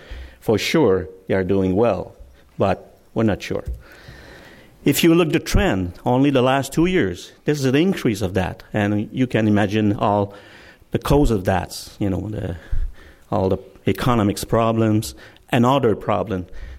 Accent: Quebec, Canada; As David said, I'm coming from Quebec, and the presentation will be in French.

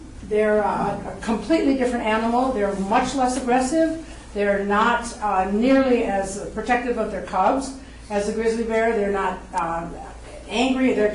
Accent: Minnesota, United States; I'm from Minnesota.

